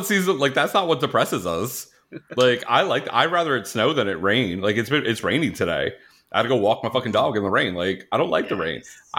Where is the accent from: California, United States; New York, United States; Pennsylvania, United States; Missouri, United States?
New York, United States; this was not something that I grew up in New York. I dealt with the early sunsets and everything. Like, it wasn't until I moved to Florida